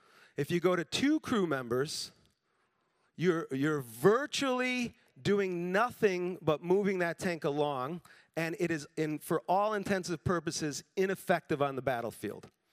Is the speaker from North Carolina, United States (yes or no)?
no; Chicago, Illinois, United States; I don't hunt because I'm from Chicago